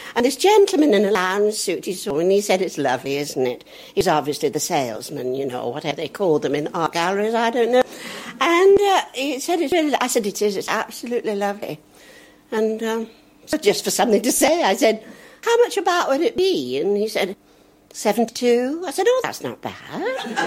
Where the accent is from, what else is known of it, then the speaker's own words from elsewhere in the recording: Oldham, North West England, United Kingdom; also born or lived in Parbold; Well, I was born in Parbold, that's near Wigan, and I was brought up as a little girl from, I was age two, went to Oldham, stayed there until 20, I was.